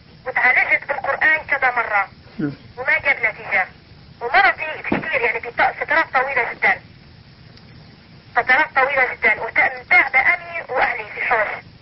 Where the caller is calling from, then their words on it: Libya; انا من ليبيا بتكلم